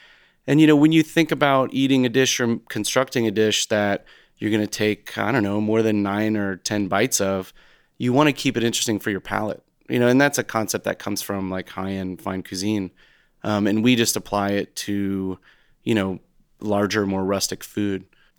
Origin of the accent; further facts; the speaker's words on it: United States; And especially as an American, I can't speak to Italian authenticity.